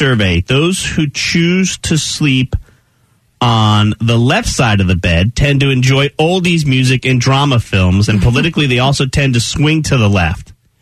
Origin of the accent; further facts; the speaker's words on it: New Jersey, United States; And, you know, I mean, I grew up in New Jersey.